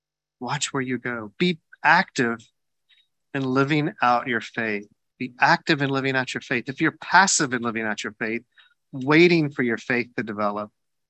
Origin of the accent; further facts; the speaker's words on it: the South, United States; I'm a Southerner, and Southerners hold grudges like nobody else.